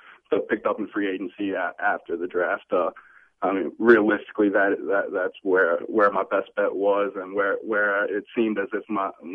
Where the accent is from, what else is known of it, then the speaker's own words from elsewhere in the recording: Towson, Maryland, United States; I'm from Towson, but I mean I've never been out in Towson.